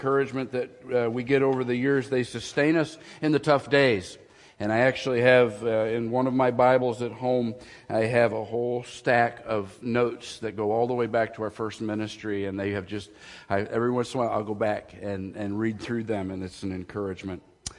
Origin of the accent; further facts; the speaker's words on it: New York, United States; but where we grew up in Western New York, they would have a snow sculpture day